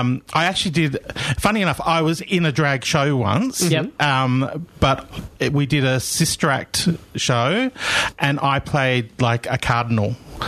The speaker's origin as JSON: {"language": "English", "region": "Scotland", "country": "United Kingdom", "said": "I'm Scottish and I haven't even been in a kilt."}